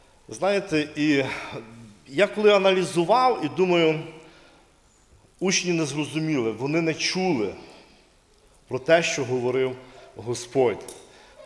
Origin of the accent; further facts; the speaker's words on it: Lviv, Lviv Oblast, Ukraine; Я зі Львова вже, брати мене представили.